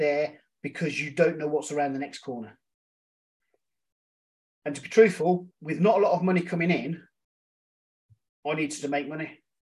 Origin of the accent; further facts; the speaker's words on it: Birmingham, West Midlands, United Kingdom; So I was brought up in Birmingham